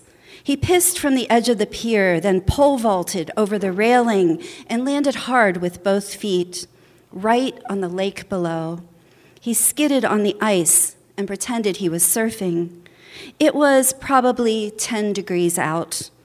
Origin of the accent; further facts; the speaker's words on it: Pittsburgh, Pennsylvania, United States; I mean, I'm from Pittsburgh, but I came to be back to be a writer